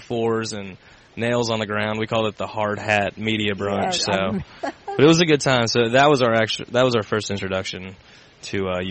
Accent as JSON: {"language": "English", "town": "Cleveland", "region": "Tennessee", "country": "United States", "tie": "born there", "said": "I was born in Cleveland, Tennessee, which is right outside of Chattanooga, and spent the majority of my life in the South in various places."}